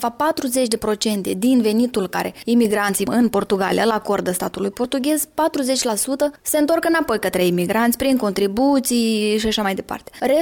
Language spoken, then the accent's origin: Romanian; Moldova; când merg acasă în Republica Moldova